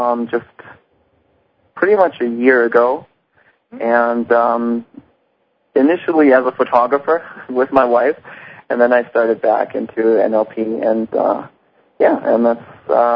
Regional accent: Germany; originally I'm from Germany

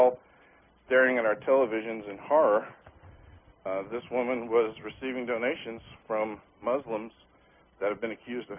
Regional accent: Atlanta, Georgia, United States; Well, I'm a Georgia native. I was born and raised in Atlanta.

